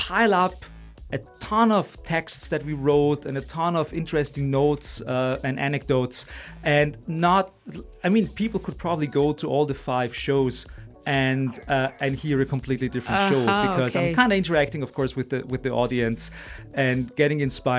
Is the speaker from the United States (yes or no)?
no; Stockerau, Lower Austria, Austria; So I grew up in Stockerau, like Wiener Speckgürtel.